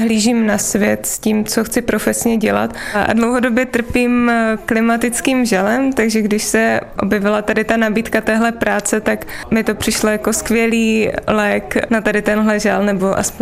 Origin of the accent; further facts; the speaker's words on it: Slavkov pod Hostýnem, Zlín Region, Czechia; Ne, já nejsem z Brna, jsem ze Slavkova pod Hostýnem